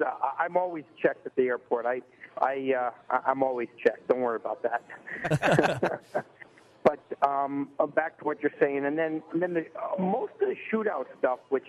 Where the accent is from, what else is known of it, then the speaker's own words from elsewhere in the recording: New York, United States; for me, I grew up in the New York area, so it's Madison Square Garden.